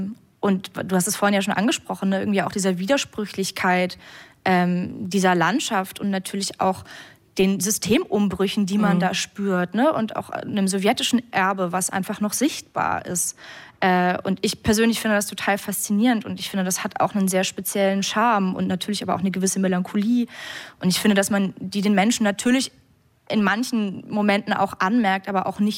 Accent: West Germany, Germany; ich komme aus Westdeutschland, und ich bin damit aber auch groß geworden

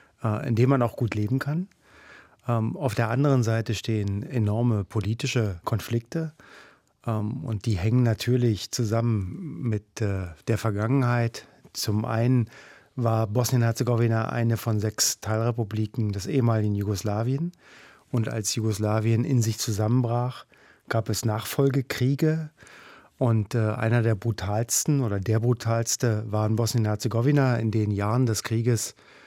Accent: Germany; Ich habe natürlich als Deutscher Anpassungsprobleme.

